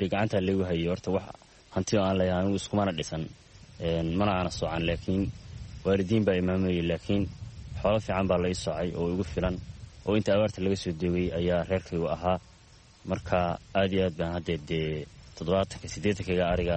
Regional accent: Bocame, Sool, Somalia; Waxaan ku dhashay aagga magaalada Boocaame. Waxaan ka mid ahay xoolo dhaqatada ku nool aagga magaalada Boocaame.

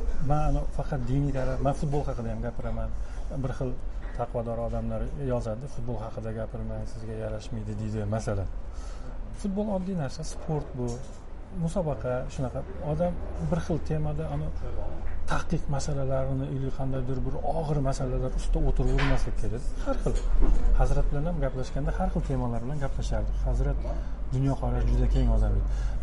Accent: Tashkent, Uzbekistan; born there; Bolalarim misol uchun hammasi Toshkentda tug'ilgan, o'zim ham Toshkentda tug'ilganman.

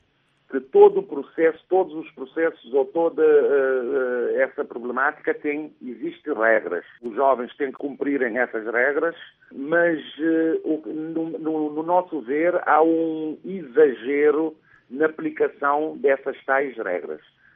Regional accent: Maio, Cape Verde; somos naturais da Ilha do Maio, Cabo Verde.

